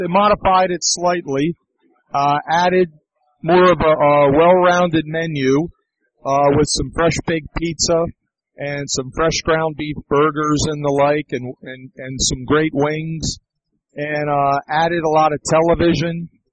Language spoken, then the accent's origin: English; Maryland, United States; also born or lived in Miami / Virginia; Well, I'm originally from Maryland, and so I'm an East Coast guy, and I went to school in Miami, I've lived in Virginia